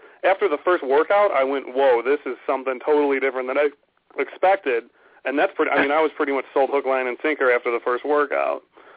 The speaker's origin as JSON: {"language": "English", "town": "Chicago", "region": "Illinois", "country": "United States", "said": "I'm from Chicago, and kind of take it from there."}